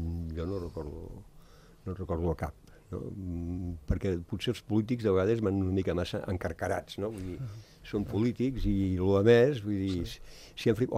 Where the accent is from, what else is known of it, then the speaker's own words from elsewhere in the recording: Escaldes-Engordany, Andorra; now in La Massana, Andorra; visc a la Massana des de fa... Soc d'Escaldes, però bueno, visc a la Massana des de fa 30 anys